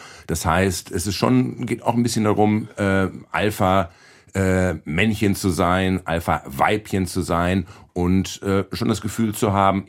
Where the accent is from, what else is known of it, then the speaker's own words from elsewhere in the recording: Bielefeld, North Rhine-Westphalia, Germany; ich komme aus Bielefeld, mein Vater war dort Rechtsanwalt.